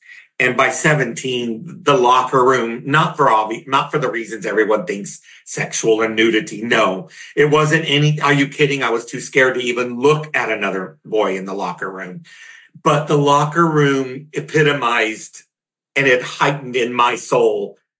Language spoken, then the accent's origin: English; Harlingen, Texas, United States; Came back to the Rio Grande Valley down on the frontera where I grew up in Harlingen, Texas, and right along the Mexican border.